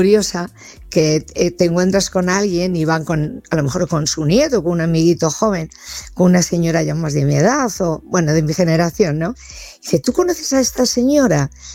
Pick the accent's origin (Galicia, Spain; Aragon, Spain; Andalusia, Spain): Galicia, Spain; y mi tierra gallega